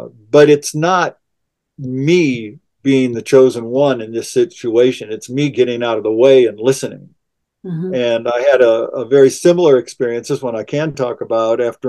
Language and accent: English; Sioux City, Iowa, United States; but I'll go to my hometown, Sioux City, Iowa, and heart of the Midwest.